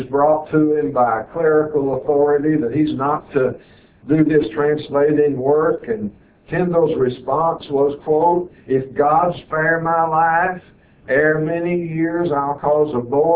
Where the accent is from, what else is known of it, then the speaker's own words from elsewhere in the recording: Arkansas, United States; I can read this because I'm from Arkansas.